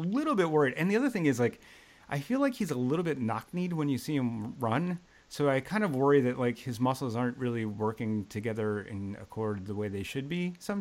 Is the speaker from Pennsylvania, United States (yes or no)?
yes; Philadelphia, Pennsylvania, United States; now in New York, United States; I'm from the Philly area, so I'm fine.